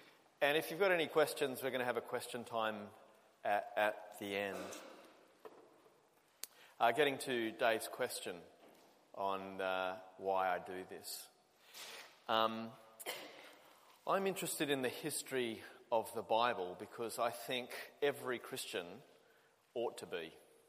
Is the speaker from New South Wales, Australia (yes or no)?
yes; Sydney, New South Wales, Australia; I grew up in Sydney, Australia. And it was compulsory in Sydney, Australia, when I was growing up, to have religious education in one lesson a week in high school and in primary school.